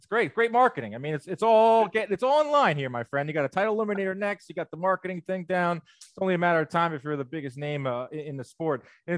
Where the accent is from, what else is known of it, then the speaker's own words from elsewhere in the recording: New York City, New York, United States; It's perfect for the Northeast too. I'm from New York City.